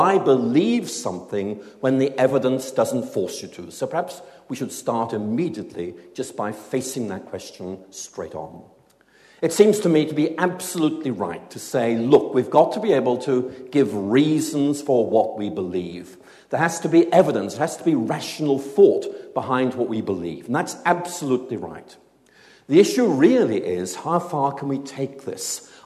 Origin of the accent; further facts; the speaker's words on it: Northern Ireland, United Kingdom; I grew up in Northern Ireland. I've lost my accent